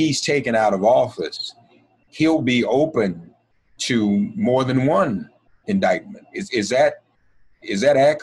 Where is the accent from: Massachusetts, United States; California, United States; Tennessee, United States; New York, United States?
Tennessee, United States; Nashville; my paternal roots and some of my maternal roots are in Memphis. I grew up in Nashville.